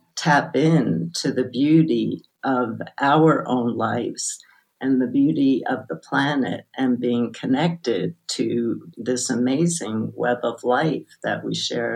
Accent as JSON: {"language": "English", "town": "Brooklyn", "region": "New York", "country": "United States", "tie": "born there", "said": "So I was born in Brooklyn, New York, back at a time when people were not doing spiritual work"}